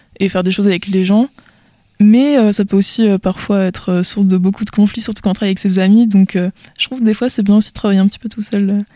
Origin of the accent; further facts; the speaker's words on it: Pays de la Loire, France; Surtout que moi, je viens des Pays de la Loire et la région a coupé les financements